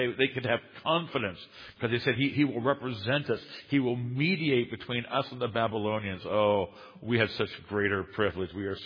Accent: United States; I'm a Westerner, and I'm an American, and I don't like to see the decline of America

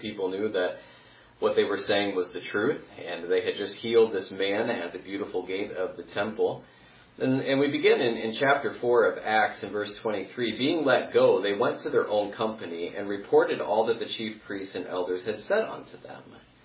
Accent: United States; And it's very tempting as somebody growing up in America, it's tempting to want to maybe hang on to the way of life that you and I have here.

